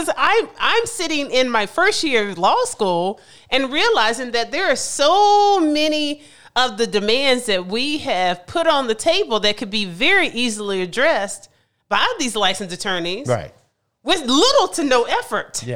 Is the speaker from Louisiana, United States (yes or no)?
no; Greensboro, North Carolina, United States; So I'm from Greensboro, North Carolina, mm-hmm. and I had the great privilege of attending predominantly Black elementary, middle school, and high school.